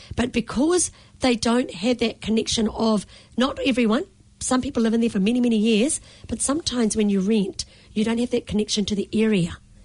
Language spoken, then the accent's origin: English; India; I'm an Indian, and not many Indians were doing this.